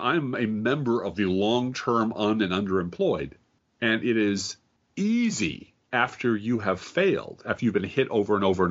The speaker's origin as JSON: {"language": "English", "country": "United States", "said": "I'm an American. I'm free. I have freedoms."}